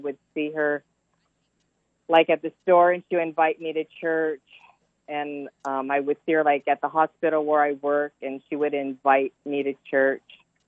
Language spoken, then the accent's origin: English; Long Beach, California, United States; also born or lived in Torrance; I was born in Torrance, California, but I grew up in Long Beach, California.